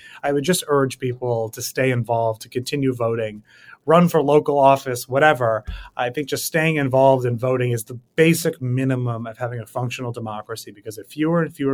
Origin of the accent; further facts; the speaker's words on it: New York City, New York, United States; I'm born and raised in New York City.